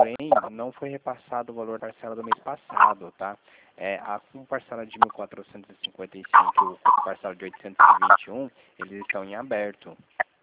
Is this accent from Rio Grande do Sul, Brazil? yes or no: no; São Paulo, Brazil; Eu sou de São Paulo, tá? Sou de outro estado.